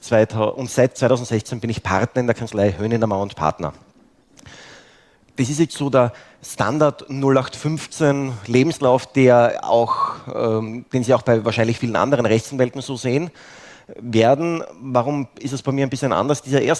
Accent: Graz, Styria, Austria; Ich stamme ursprünglich aus Graz.

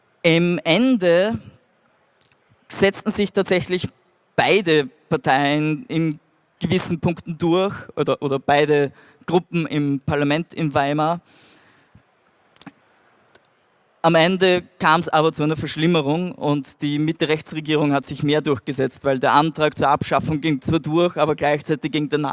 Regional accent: Austria; Wie schon erwähnt wurde, komme ich aus Österreich

